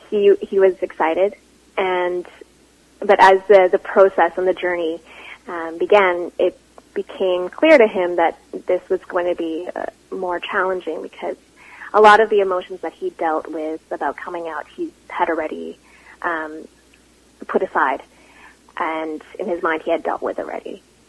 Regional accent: Philippines; now in Canada; made me wonder what is my identity as a Filipino, as a Filipino-Canadian.

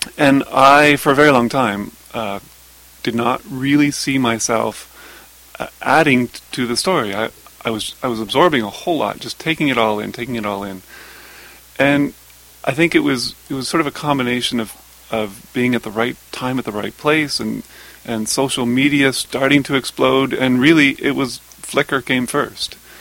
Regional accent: London, Ontario, Canada; I grew up in southwestern Ontario in the modestly sized town of London. I went to school in Toronto, and that sums up my urban background.

